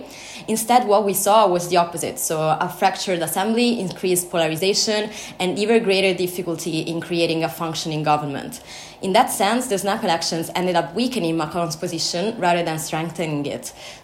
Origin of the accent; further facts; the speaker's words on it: Rome, Lazio, Italy; English is a second language; now in Prague, Czech Republic; I come from Rome